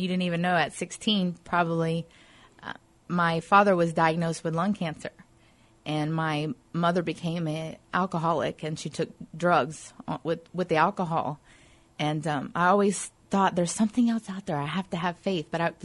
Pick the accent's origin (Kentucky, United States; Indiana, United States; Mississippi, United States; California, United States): Mississippi, United States; accent: Mississippi; also born or lived in Waianae, United States; Originally, I'm from Mississippi. You can probably hear the accent. I get that a lot.